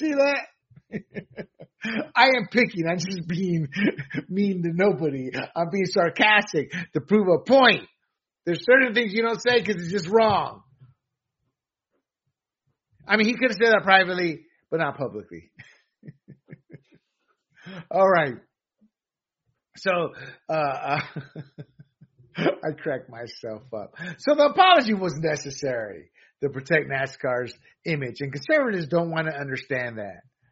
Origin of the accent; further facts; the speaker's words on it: Panama; And again, I'm from Panama.